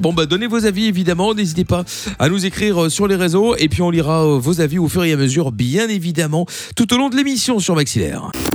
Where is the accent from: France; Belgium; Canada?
Belgium; Brussels, Brussels-Capital Region; moi, je viens de Bruxelles, en Belgique